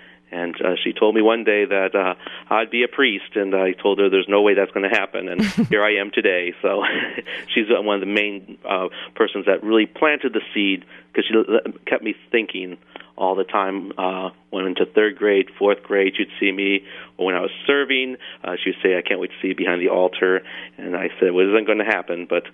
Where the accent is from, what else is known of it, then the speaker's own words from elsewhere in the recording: Peoria, Illinois, United States; I was raised in Peoria, Illinois. I grew up here in the Diocese of Peoria.